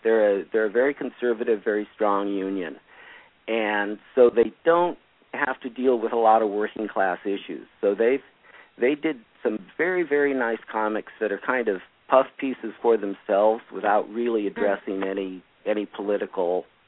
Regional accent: California, United States; I grew up in California and actually went to school with his daughter and in an area with a lot of evangelicals in it.

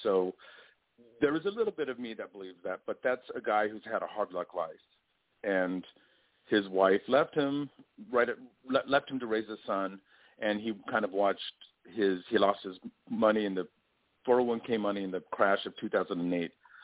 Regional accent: Los Angeles, California, United States; also born or lived in San Diego; I grew up in Los Angeles, Southern California. I was born in San Diego.

